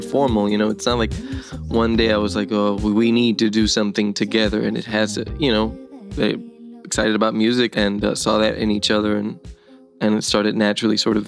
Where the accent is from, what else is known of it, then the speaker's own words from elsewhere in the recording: Ponce, Puerto Rico; I am from the town of Ponce in the south. It's much drier than San Juan, like really hot summer afternoons.